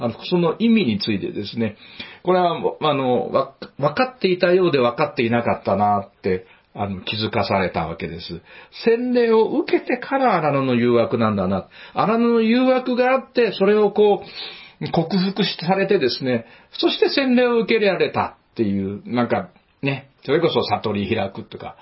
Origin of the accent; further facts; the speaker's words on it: Hakusan, Mie, Japan; 私は生まれ育った、三重県の、今は津市に併合されたんですが、白山町というね、本当に田舎の小さな町で生まれ育ちました。